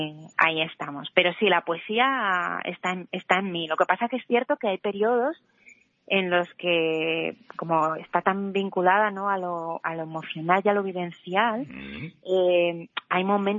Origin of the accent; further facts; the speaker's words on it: Asturias, Spain; como autora asturiana te dicen